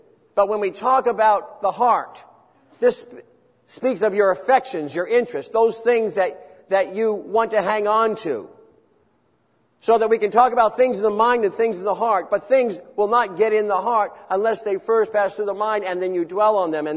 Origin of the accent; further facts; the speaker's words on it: Newark, New Jersey, United States; I grew up in the city. I grew up in Newark, New Jersey.